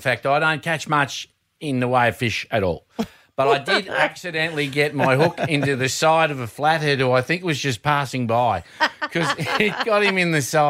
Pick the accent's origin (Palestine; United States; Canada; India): Canada; I remember when I was growing up in Canada